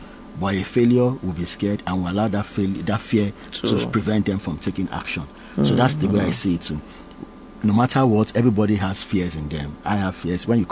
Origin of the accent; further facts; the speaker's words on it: Osun, Nigeria; now in Lagos, Nigeria; I'm from Osun State. I live in Lagos, but I registered as a voter in Osun State. I go home regularly in Osun State.